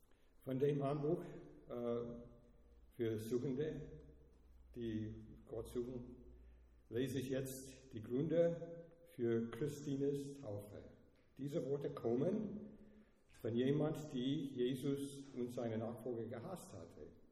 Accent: United States; German is a second language; moved away as an adult; also born or lived in Austria; now in Switzerland; ich bin ein Amerikaner, es kommt durch, ne, durch meine Sprache

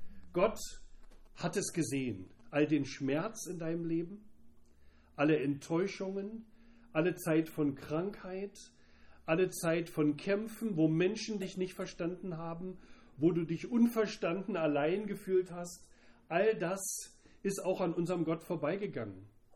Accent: Berlin, Germany; ich komme aus Berlin, ich bin im Ostteil Deutschlands aufgewachsen, in der ehemaligen DDR.

